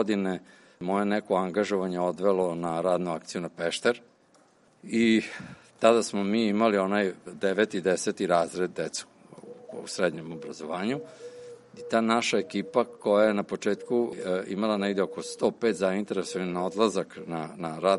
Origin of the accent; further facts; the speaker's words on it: Čenej, Vojvodina, Serbia; Kada sam kao dete odrastao na Čeneju, non stop sam bio u prirodi.